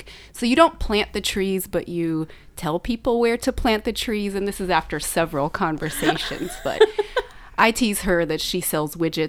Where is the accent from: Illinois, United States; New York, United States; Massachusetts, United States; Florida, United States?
Illinois, United States; Galesburg; my stepfather was appointed to fill a vacancy on the city council in my hometown of Galesburg, Illinois